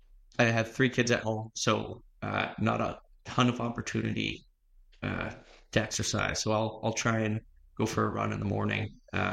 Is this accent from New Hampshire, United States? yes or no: yes; Rye, New Hampshire, United States; I grew up in Rye, New Hampshire, and we had like a woodsy backyard.